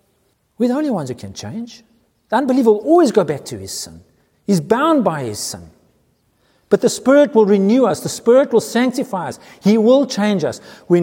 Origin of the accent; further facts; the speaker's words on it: South Africa; now in New Zealand; as a South African, hits home coming to New Zealand with the dole.